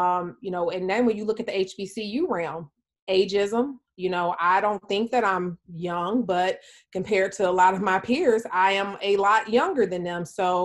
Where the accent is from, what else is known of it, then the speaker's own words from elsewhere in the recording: Detroit, Michigan, United States; well, I'm from Detroit. I'm in the deep South.